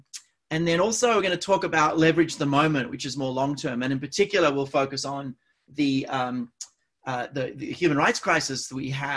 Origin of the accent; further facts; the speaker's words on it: Australia; accent: Australian; now in New York City, United States; I'm originally Australian, that's my accent, European parents, live in North America, normally in New York City, right downtown, but I'm currently in the woods a few hours out of the city